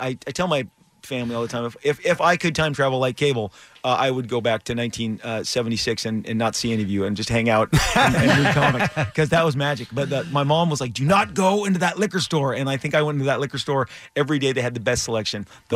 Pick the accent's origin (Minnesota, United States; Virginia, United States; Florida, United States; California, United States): California, United States; Anaheim; where I grew up in Anaheim, on the corner of Magnolia and Broadway